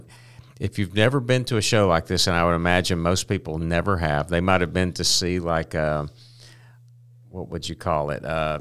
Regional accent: Sylacauga, Alabama, United States; because I came from Sylacauga, and a year later I'm sitting in green rooms with Dan Aykroyd and John Goodman and Norm from Cheers

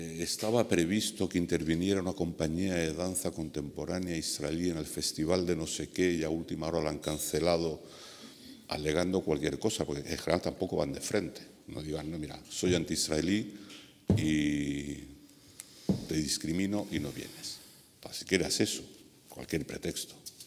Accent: Madrid, Community of Madrid, Spain; Yo soy español de nacimiento, madrileño, y bueno, en algunas etapas de mi vida pues he sido un judío bastante visible

